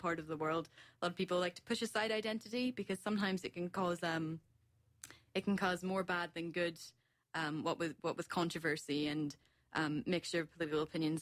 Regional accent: Northern Ireland, United Kingdom; I'm from Northern Ireland, which has its own set of issues concerning identity.

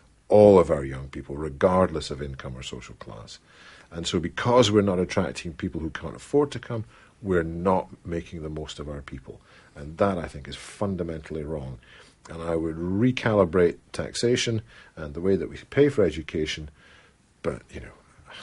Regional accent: Kelso, Scotland, United Kingdom; I did a paper round in my hometown in Kelso in the Borders

